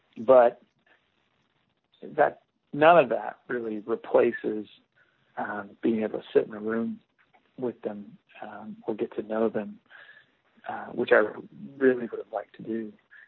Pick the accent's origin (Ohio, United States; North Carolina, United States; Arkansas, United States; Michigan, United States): Arkansas, United States; I'm from Arkansas, which is the Delta, which is flat.